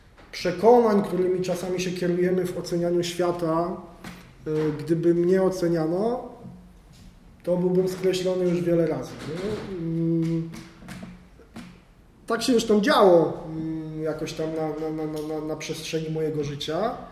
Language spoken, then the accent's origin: Polish; Kielce, Świętokrzyskie Voivodeship, Poland; od czwartej klasy podstawówki, jak tylko pochodzę z Kielc, jak tylko w Kielcach powstała katolicka szkoła podstawowa, to zacząłem chodzić do katolickiej szkoły podstawowej, później chodziłem do katolickiego gimnazjum